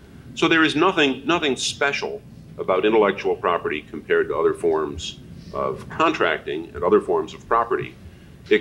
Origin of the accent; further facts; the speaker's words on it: New York, United States; born there; I was born in New York. I can figure out how to use that slogan.